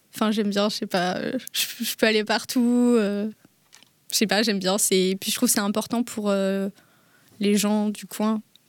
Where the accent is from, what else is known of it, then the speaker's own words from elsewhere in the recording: Brittany, France; parce qu'en fait, je viens du Morbihan et on capte pas